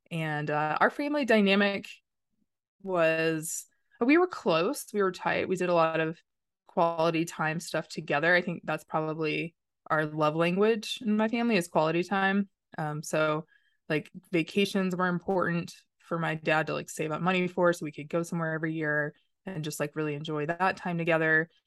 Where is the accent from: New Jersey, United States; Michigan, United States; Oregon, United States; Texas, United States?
Texas, United States; now in Denver, United States; I grew up in Texas. Suburbs of Dallas-Fort Worth area, and my family is all still there. I live in Colorado. I've been in Denver for like 14 years.